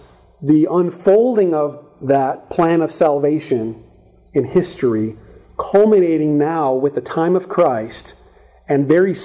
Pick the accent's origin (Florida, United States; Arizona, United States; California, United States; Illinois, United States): Arizona, United States; Phoenix; I grew up in Phoenix, Arizona, and Phoenix is dry. Phoenix is very dry.